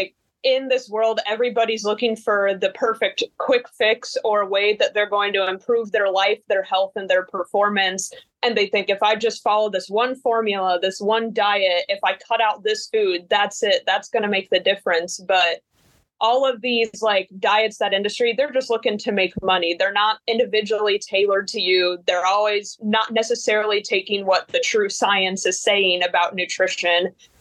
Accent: Peoria, Illinois, United States; now in Kenosha, United States; I did my clinical dietitian training at OSF St. Francis Medical Center in my hometown of Peoria

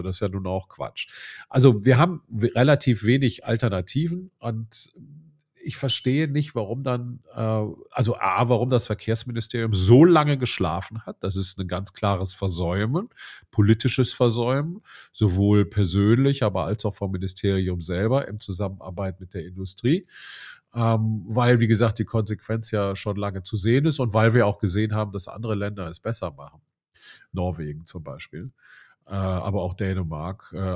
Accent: Rhineland, Germany; ich komme ja aus dem Rheinland

